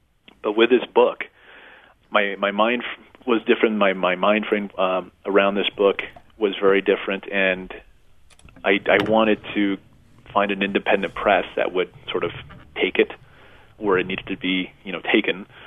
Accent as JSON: {"language": "English", "town": "El Paso", "region": "Texas", "country": "United States", "tie": "born or raised there", "first_language": "Spanish", "second_language": "English"}